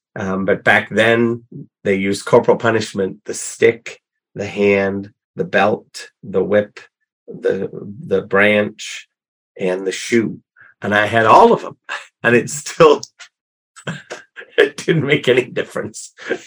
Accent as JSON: {"language": "English", "region": "England", "country": "United Kingdom", "tie": "born or raised there", "said": "I was born and raised in England, went to a boarding school when I was 6 years old"}